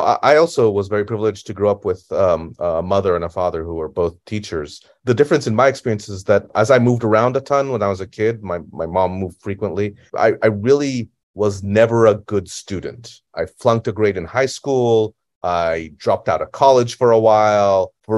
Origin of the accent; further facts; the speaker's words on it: Italy; I grew up in Italy.